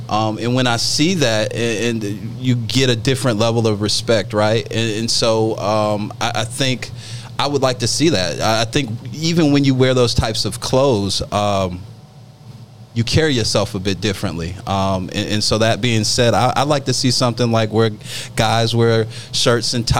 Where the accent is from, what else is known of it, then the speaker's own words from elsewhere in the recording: Tuskegee, Alabama, United States; born there; So originally born in Tuskegee, Alabama. I'll just leave it there. Tuskegee, Alabama.